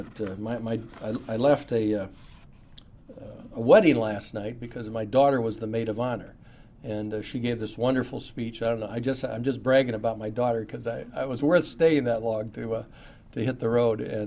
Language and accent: English; Kankakee, Illinois, United States; I grew up primarily in the Kankakee area, and my mother still resides there.